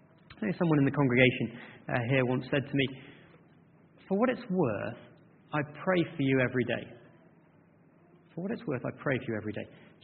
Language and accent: English; Yorkshire and the Humber, United Kingdom; There's nothing better than being a Yorkshireman. Of course, God would be one of us.